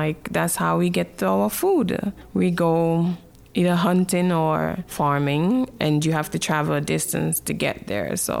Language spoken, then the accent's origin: English; St. Vincent & Grenadines; I grew up in the Caribbean island called St. Vincent and the Grenadines, and most of my life was spent outdoors.